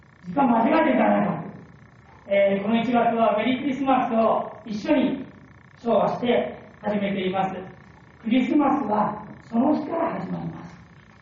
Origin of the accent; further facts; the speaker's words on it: Kanto, Japan; 私は関東出身なんですけれども